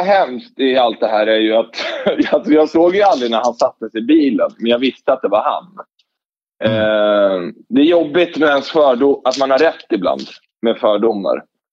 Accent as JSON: {"language": "Swedish", "town": "Stockholm", "region": "Stockholm County", "country": "Sweden", "tie": "born or raised there", "said": "jag är ändå uppväxt i Akalla, jag är uppväxt bland somalier"}